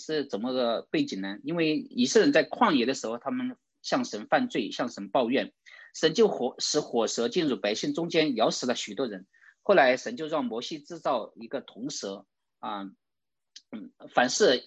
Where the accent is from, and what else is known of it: China